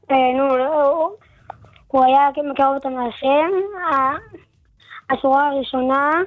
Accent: Bnei Brak, Tel Aviv District, Israel; אני מבני ברק.

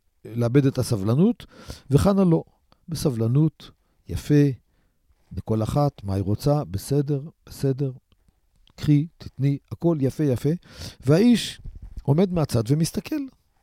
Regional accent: Kiryat Ata, Haifa District, Israel; אני בצעירותי, בתור ילד, גדלתי בכפר עטה.

